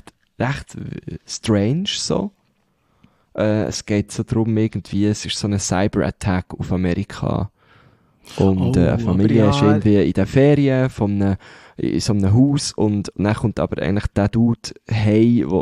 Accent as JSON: {"language": "German", "region": "Bern", "country": "Switzerland", "said": "Nein, es geht so, wenn jetzt jemand sehr gickrig ist, wie man bei uns in Bern würde sagen"}